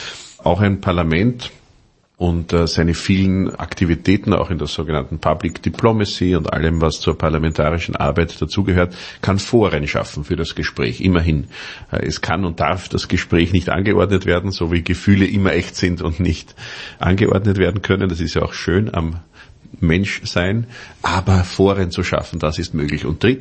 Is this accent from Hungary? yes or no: no; Austria; Auch in meinem Heimatland Österreich ist das der Fall.